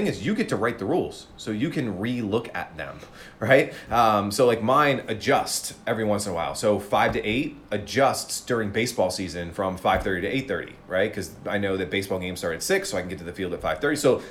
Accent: the South, United States; It was very New York lyrics meets, but like we're from the South, right?

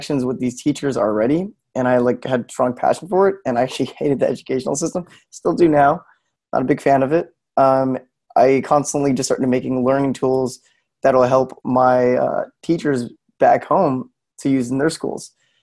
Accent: West Palm Beach, Florida, United States; I'm actually from South Florida, West Palm Beach.

